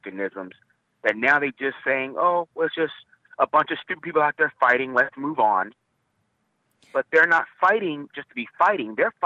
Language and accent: English; Virginia, United States; I'm from Virginia. We're actually on a state of emergency because of what's going to happen here Saturday in Charlottesville